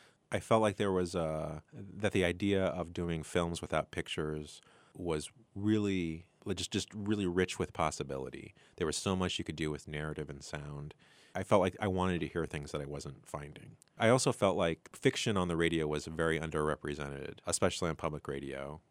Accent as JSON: {"language": "English", "town": "Springfield", "country": "United States", "tie": "born or raised there", "said": "Well, I grew up in Springfield, and I watched the mall be built."}